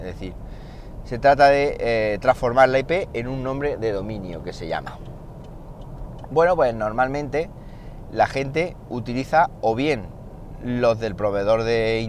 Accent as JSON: {"language": "Spanish", "town": "Siles", "region": "Andalusia", "country": "Spain", "said": "me ha obligado a salir al campo, allí en mi pueblo, en Siles."}